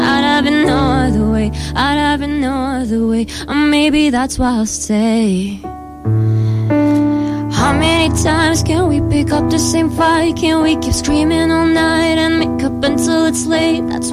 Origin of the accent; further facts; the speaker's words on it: Indonesia; I'm a musician, also I'm from Indonesia.